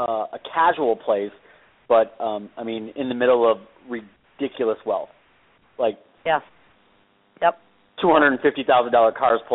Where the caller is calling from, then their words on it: Arizona, United States; I'm calling from Arizona.